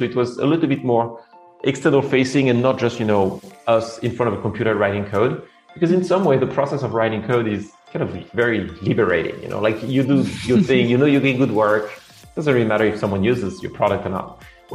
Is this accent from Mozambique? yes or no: no; Normandy, France; moved away as an adult; I am originally from France. I left France about 15 years ago, which means that I did all my childhood and college education in France. Grew up pretty simply in the countryside in Normandy, northwest of France.